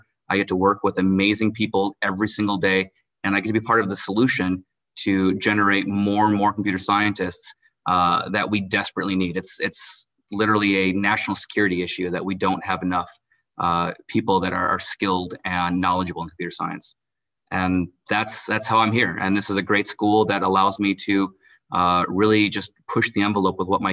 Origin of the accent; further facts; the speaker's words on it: Kenosha, Wisconsin, United States; Long story short as possible, born and raised in Kenosha